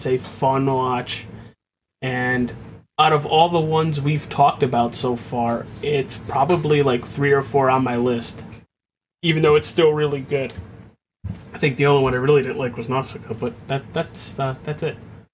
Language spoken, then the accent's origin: English; United States; I am an American.